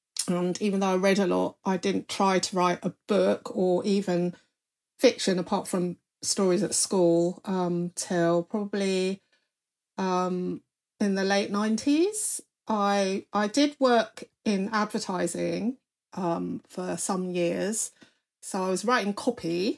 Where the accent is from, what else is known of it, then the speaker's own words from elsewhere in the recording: England, United Kingdom; born there; also born or lived in Singapore; I was an expat because I was British. I was born in England.